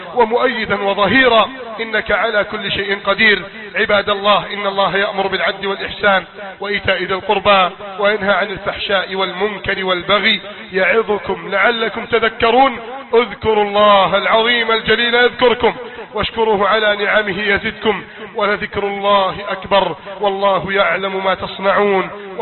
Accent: Egypt; بلدنا مصر

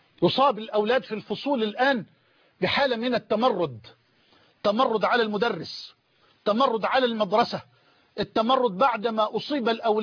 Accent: Egypt

